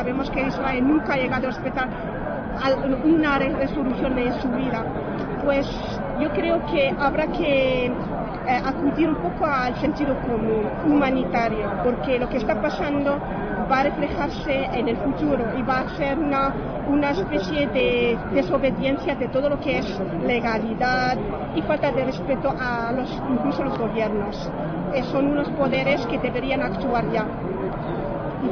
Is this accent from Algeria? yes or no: yes; Algeria; Spanish is a second language; soy argelina.